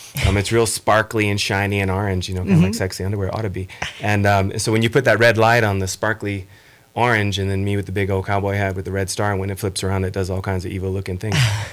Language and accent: English; New York City, New York, United States; also born or lived in Manhattan; Yeah, I come from New York City. Originally from the Bronx in New York, and the last stop was Manhattan for a couple of amazing years.